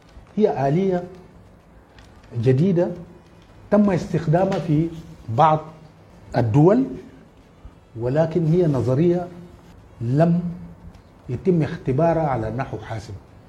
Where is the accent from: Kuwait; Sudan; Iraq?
Sudan; Darfur; لكن في ظل هذه الظروف أنا من دارفور